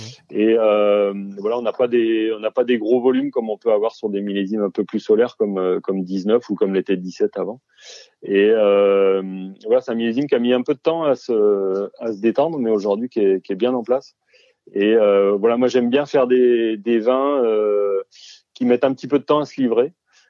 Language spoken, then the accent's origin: French; Pays de la Loire, France; Alors je suis d'Anjou, je suis de l'Anjou noir, donc nous chez nous c'est des schistes.